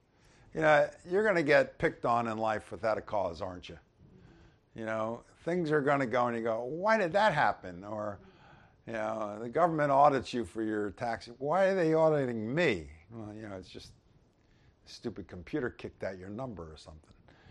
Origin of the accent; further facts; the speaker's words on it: United States; born there; That I was born in the United States and somebody else was born in Nicaragua is not fair.